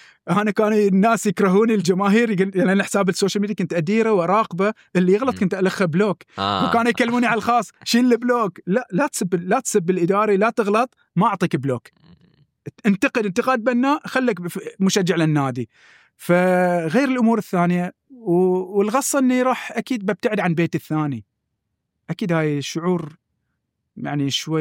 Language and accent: Arabic; Bahrain; احنا كبحرينيين نفتخر